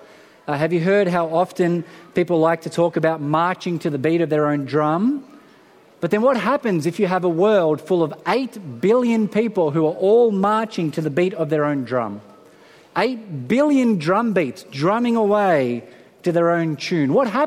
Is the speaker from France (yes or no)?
yes; France; I'm French. I was born in France.